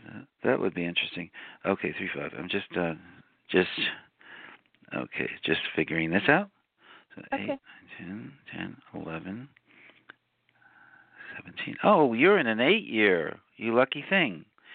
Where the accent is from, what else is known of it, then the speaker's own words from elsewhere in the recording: Queens, New York, United States; also born or lived in Manhattan; well, I was born in Queens County, but I lived in Manhattan.